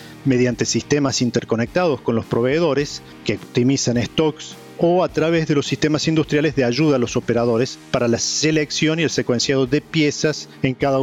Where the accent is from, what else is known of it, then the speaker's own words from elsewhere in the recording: Córdoba, Argentina; Pueden apreciar entonces que soy cordobés.